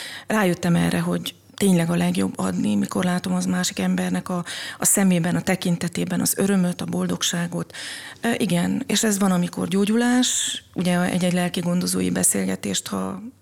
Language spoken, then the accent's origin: Hungarian; Săcueni, Bihor, Romania; also born or lived in Oradea; Két gyermekes családban nőttem fel, Székelyhídon, ahol ugye az ÉRTV székhelye található. Ott kezdtem ugye, pontosabban Kiskerekiben kezdtem az óvodás életemet, iskoláimat Székelyhídon, illetve majd Nagyváradon folytattam.